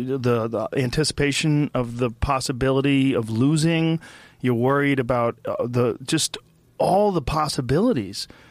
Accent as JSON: {"language": "English", "region": "New Jersey", "country": "United States", "tie": "born there", "moved": "yes", "said": "No, I was born in New Jersey."}